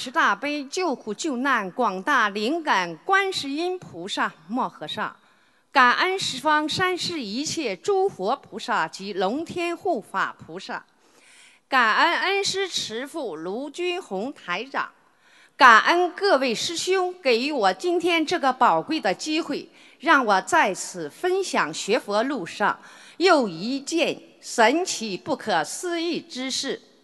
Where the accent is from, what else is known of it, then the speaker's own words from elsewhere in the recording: Germany; 我来自德国，今年64岁